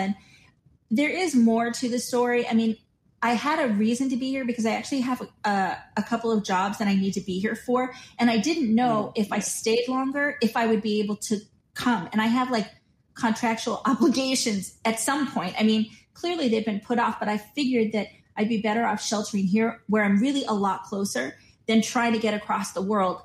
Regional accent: United States; moved away as an adult; now in Shanghai, China; because, you know, as an American, you can only stay in Shanghai.

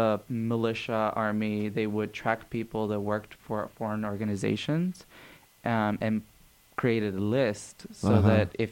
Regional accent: Peja, Peja District, Kosovo; now in United States; the square in my hometown, Peja, it's like it has two roads. One of them goes to Montenegro and one of them goes to Albania.

